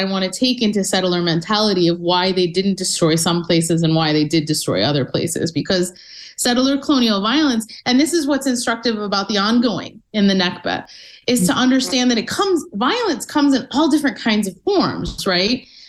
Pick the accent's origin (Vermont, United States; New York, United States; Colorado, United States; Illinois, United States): Illinois, United States; Chicago; the city that I was, that I grew up in Chicago, there's a Lifta society.